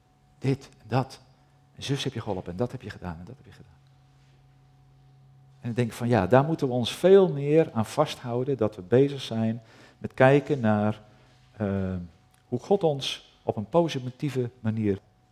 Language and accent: Dutch; Netherlands; We zijn Nederlanders, hè? En Nederlanders staan er bekend om dat ze een kritisch volkje zijn.